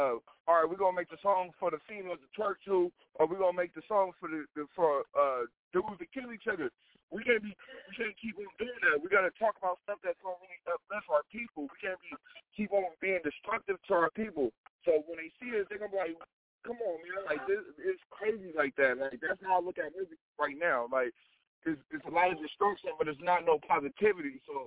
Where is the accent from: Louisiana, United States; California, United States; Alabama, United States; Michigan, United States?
California, United States; Bakersfield; I'm coming from Bakersfield, California. And California, it's like, you know, 2 hours away from L.A. It's like 4 hours away from the Bay. So, you know, we in the middle. We call it Central Cali.